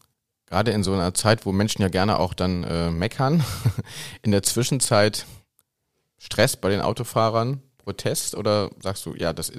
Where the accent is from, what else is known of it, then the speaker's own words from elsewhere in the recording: Ehringhausen, North Rhine-Westphalia, Germany; ich bin selber in Ehringhausen aufgewachsen